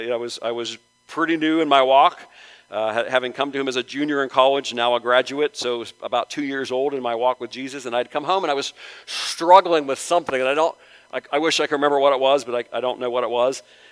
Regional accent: Youngstown, Ohio, United States; I grew up in Youngstown and was still living in my parents' home for a couple of months before I got my own place, my own apartment.

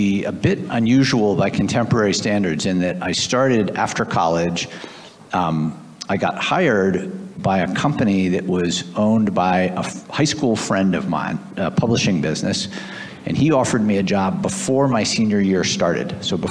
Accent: Boston, Massachusetts, United States; So I'm from Boston, Massachusetts. I grew up there. I went to school there through college. And I basically spent most of my working life there.

